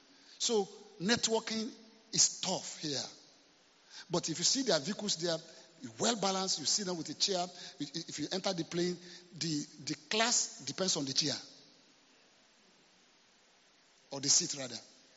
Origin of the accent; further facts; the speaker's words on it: Côte d’Ivoire; now in Nigeria; I was born in Ivory Coast. I was coming from Ivory Coast to Nigeria to come to Nigeria.